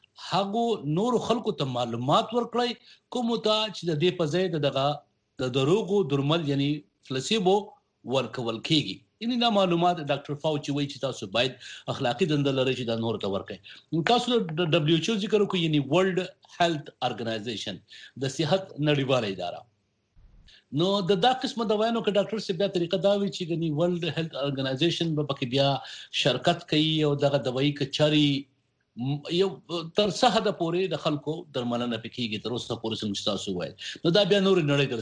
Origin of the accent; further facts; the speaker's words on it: Buner, Khyber Pakhtunkhwa, Pakistan; زه د پښتونخوا د بنیر یم